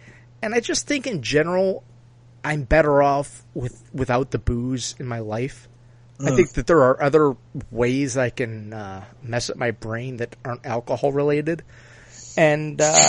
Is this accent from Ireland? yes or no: yes; Ireland; what a better first drink in one's life than a swig of wine underneath the Eiffel Tower as an Irishman replacing the lack of love with the bottle.